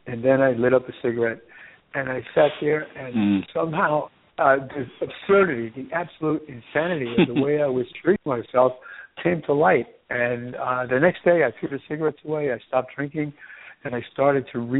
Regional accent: New York City, New York, United States; I grew up in Woodhaven, Queens, and earlier in Brooklyn, New York.

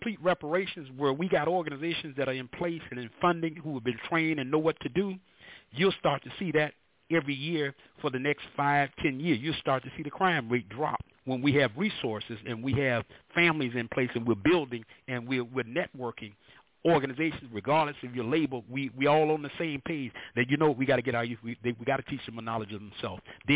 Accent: St. Petersburg, Florida, United States; I grew up in St. Petersburg, Florida

